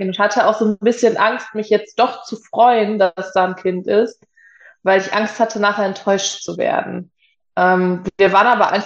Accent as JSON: {"language": "German", "town": "Emmerich", "region": "North Rhine-Westphalia", "country": "Germany", "said": "Ich bin mittlerweile 29 Jahre alt. Ich komme aus Emmerich, das ist direkt am Niederrhein."}